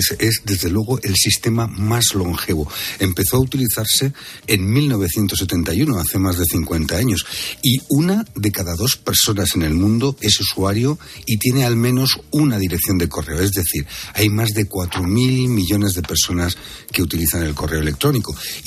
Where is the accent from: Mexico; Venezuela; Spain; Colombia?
Spain; como español y teniendo una ñ en, mi apellido